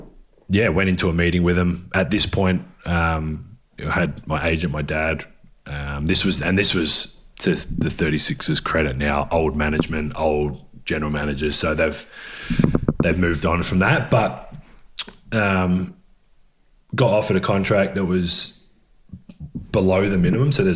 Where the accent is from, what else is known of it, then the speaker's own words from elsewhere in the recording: Adelaide, South Australia, Australia; It was as a kid growing up in Adelaide